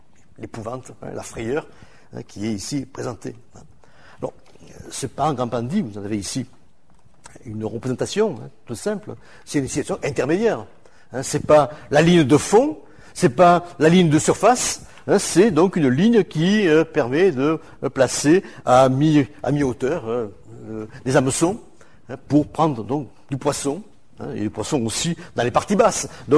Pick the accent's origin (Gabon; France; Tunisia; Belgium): France; Marseille, Provence-Alpes-Côte d'Azur; on est marseillais